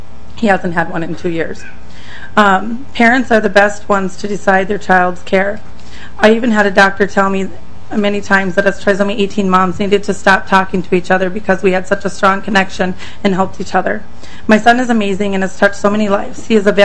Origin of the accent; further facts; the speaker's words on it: Baxter, Minnesota, United States; We're from Baxter, Minnesota.